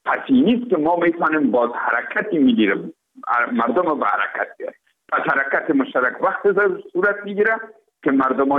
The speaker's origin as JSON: {"language": "Persian", "country": "Afghanistan", "said": "ما افغان هستیم"}